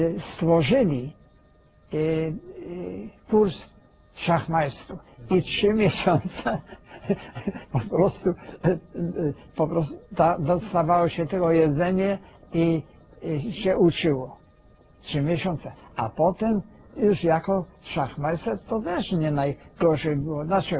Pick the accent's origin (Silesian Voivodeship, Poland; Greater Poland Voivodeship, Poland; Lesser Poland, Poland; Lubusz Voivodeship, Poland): Greater Poland Voivodeship, Poland; Poznań; also born or lived in Berlin, Germany; poza tym znam niemiecki. Ja urodziłem się w Berlinie. ale co prawda 3 dni tam tylko żeśmy byli, bo już potem Polska powstała, 1919 rok i do Poznania.